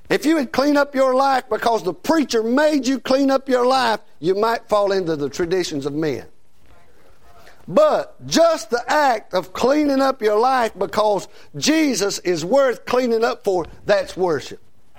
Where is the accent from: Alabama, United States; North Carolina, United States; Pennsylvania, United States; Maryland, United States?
North Carolina, United States; Andy Griffith is from my hometown